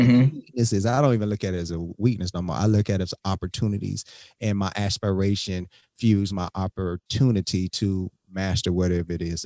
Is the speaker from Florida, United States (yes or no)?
yes; Miami, Florida, United States; now in Atlanta, United States; So I literally ended up moving my whole family to Atlanta, Georgia. I'm from Miami. I moved the whole family to Atlanta, Georgia